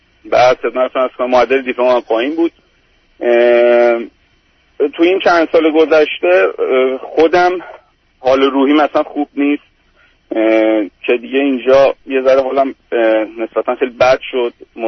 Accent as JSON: {"language": "Persian", "country": "Iran", "moved": "as an adult", "lives_now": "Europe", "said": "از ایران که اومدم بیرون"}